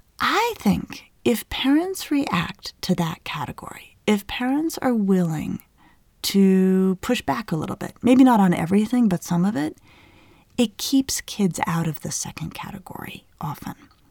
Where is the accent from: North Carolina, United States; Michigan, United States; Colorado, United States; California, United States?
Colorado, United States; my mother's an extraordinary cook, and I grew up in Colorado in the Southwest.